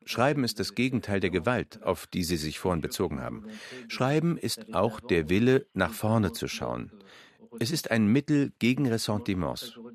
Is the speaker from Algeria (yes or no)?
yes; Algeria; born there; German is a second language; Alles verbindet mich mit Algerien. Meine Muttersprache, mein Wesen, meine Haut. Algerien ist für mich immer in meinem Herzen.